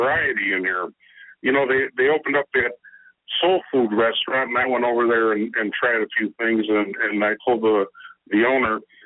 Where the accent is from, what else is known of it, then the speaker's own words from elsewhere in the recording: Chicago, Illinois, United States; You hit it on the head, Chicago.